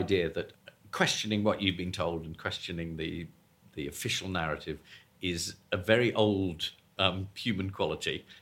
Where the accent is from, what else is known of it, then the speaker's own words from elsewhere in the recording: Nigeria; moved away; I grew up in Nigeria and in that area.